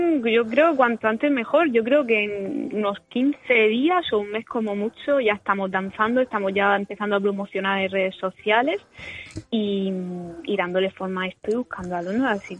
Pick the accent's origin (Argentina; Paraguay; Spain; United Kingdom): Spain; La Puebla, Region of Murcia; Y en mi pueblo, que es la Puebla de Cartagena, son unos 3.000 habitantes